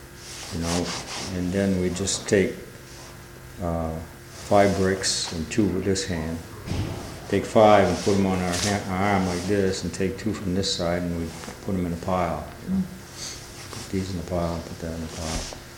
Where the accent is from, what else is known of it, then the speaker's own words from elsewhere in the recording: New Auburn, Maine, United States; Yeah, I grew up in New Auburn.